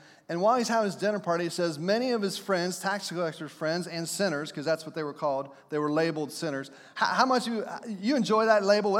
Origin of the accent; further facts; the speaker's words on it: Heath, Ohio, United States; Heath, Ohio is the next town over. And I grew up in Heath, so I used to always crack this joke.